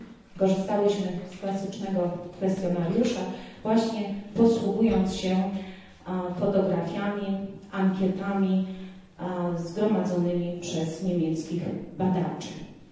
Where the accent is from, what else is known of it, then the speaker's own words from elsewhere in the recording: Lesser Poland, Poland; Tak od siebie, jako góralka, bardzo dziękuję